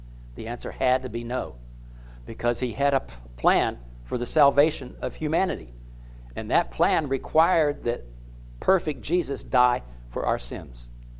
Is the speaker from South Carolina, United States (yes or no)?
no; Florida, United States; As a 16-year-old growing up in Florida, I went to Disney World the end of the first week that they were even open in 1971.